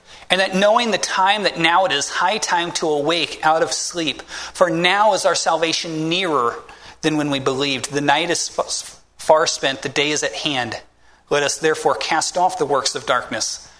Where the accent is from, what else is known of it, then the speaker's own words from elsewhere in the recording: Midwest, United States; I grew up in the American Midwest. The area of the country that I grew up in, it was farmland. It was corn and soybeans for miles upon miles